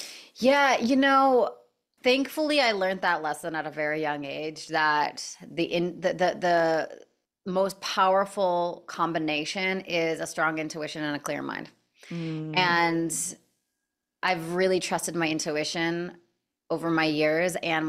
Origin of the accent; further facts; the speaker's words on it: Canada; I'm from Canada